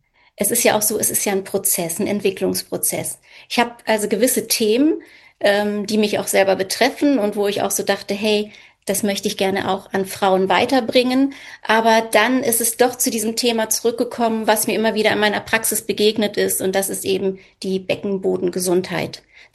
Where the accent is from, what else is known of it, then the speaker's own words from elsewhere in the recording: Lower Saxony, Germany; ich bin 58 Jahre jung und ich habe 3 erwachsene Kinder, habe an meinem Heimatort in der Lüneburger Heide eine Privatpraxis für Physiotherapie.